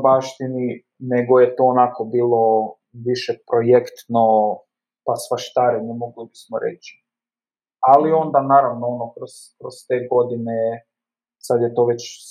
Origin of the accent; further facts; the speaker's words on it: Zagreb, City of Zagreb, Croatia; Ja sam naime iz Zagreba, a Zagreb ipak nažalost, je li u našoj centraliziranoj državi Zagreb nudi puno više mogućnosti nego velik dio ostalih krajeva Hrvatske.